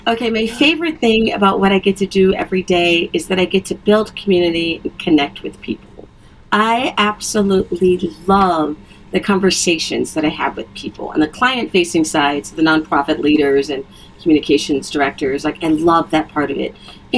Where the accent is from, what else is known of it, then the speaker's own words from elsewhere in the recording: Illinois, United States; also born or lived in Mississippi, United States; So I grew up in, I'm from Illinois, but like a lot of, especially Black people, great migration families, we have older relatives that came up from Mississippi. So I spent a huge chunk of my childhood in Mississippi.